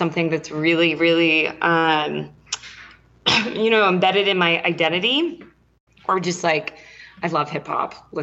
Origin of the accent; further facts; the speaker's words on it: San Diego, California, United States; And the first time I saw him, I remember it was in San Diego. I'm from San Diego and I went to one of those like kind of street festival, or it was called San Diego Street Scene.